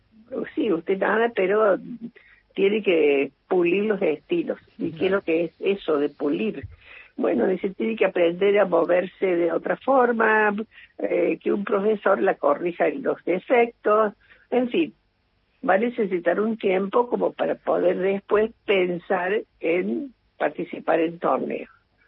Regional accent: Río Cuarto, Córdoba, Argentina; Mira, a mí siempre me gustó nadar, siempre. Yo soy de Río Cuarto

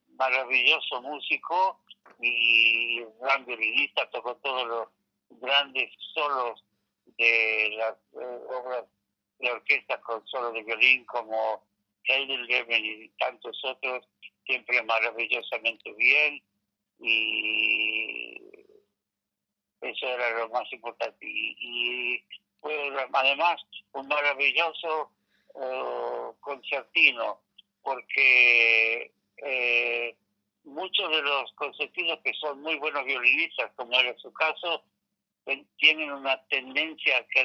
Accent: Argentina; éramos un poco como hermanos argentinos en ese mar enorme de norteamericanos.

